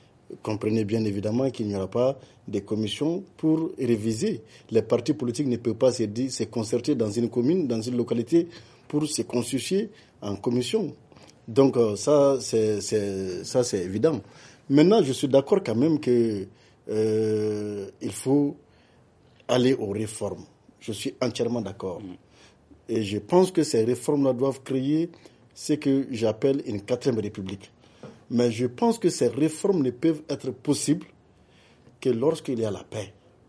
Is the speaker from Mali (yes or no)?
yes; Mali; Nous sommes des Maliens.